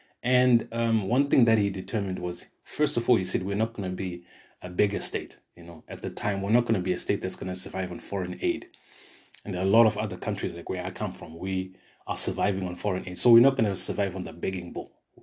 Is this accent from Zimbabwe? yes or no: yes; Zimbabwe; now in South Africa; And, being an immigrant, I'm from Zimbabwe, so coming into South Africa and seeing the effects of a welfare state.